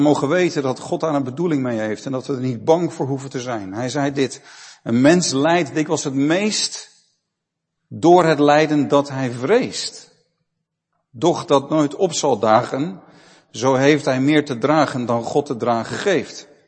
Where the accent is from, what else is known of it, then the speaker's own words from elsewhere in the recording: Aerdenhout, North Holland, Netherlands; Ik ben opgegroeid in Aardenhout, dat ligt naast Heemstede. Ik zat op de middelbare school in Heemstede.